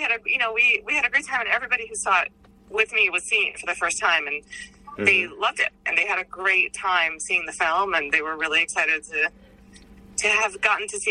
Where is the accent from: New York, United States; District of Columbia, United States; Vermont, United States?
New York, United States; I mean, I grew up in New York, and I never heard of it.